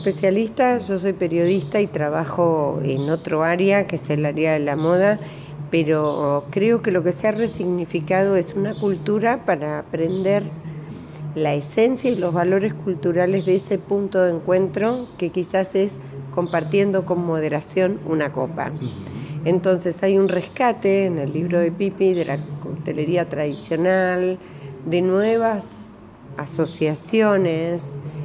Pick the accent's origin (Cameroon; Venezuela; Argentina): Argentina; Puerto Madryn, Chubut; now in Buenos Aires, Argentina; yo soy de Puerto Madryn, Chubut. Nací en el sur, en la Patagonia. Vivo en Buenos Aires.